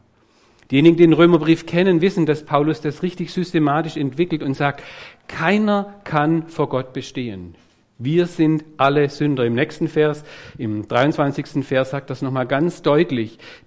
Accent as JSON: {"language": "German", "region": "Baden-Württemberg", "country": "Germany", "said": "Als Schwabe habe ich natürlich einen Kugelschreiber mitgenommen"}